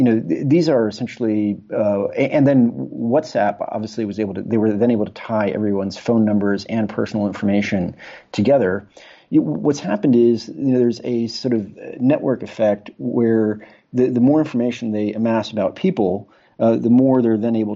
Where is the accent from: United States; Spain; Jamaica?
Spain; now in London, United Kingdom; I currently live in London, and I grew up in Spain.